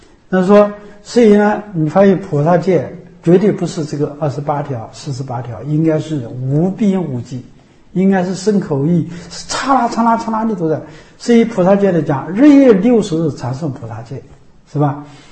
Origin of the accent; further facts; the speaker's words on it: China; 所以我们都是中国人不吃，中国人的一个包容性非常的强大。